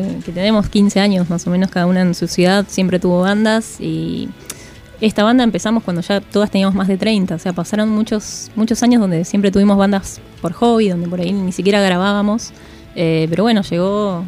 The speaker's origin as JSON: {"language": "Spanish", "town": "Trelew", "region": "Chubut", "country": "Argentina", "moved": "as an adult", "lives_now": "Buenos Aires, Argentina", "said": "nosotras dos somos de Chubut. Yo soy de Trelew y ella de Rawson, … de Rawson."}